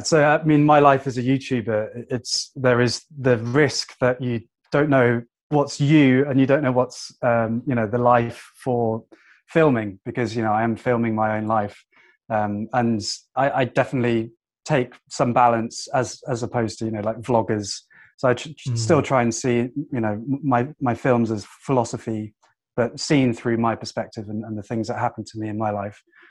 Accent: Wuhan, Hubei, China; And I had absolutely no idea that my hometown would be locked down and it would turn into a global pandemic.

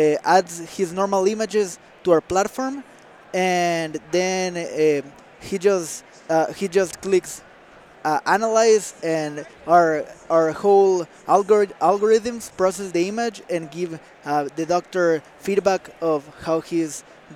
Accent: Mexico; English is a second language; I am CEO of Boson Innovations. I come from Mexico.

